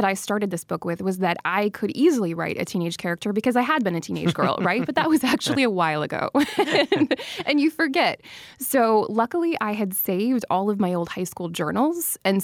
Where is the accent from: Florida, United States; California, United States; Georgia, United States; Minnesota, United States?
Minnesota, United States; I grew up in the Twin Cities in a small town that's kind of become a suburb over the years because of urban sprawl.